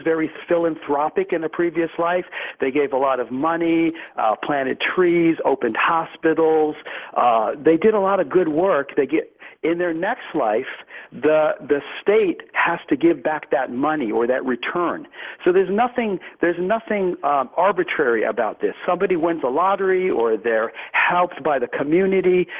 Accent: New York, United States; George, I'm from New York, so I'm very straightforward and direct.

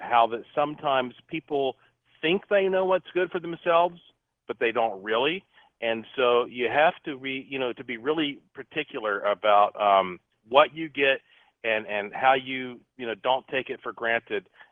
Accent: Asheville, North Carolina, United States; Oh, yeah, that's, you know, growing up in Asheville, that was always the thing to do at Christmas.

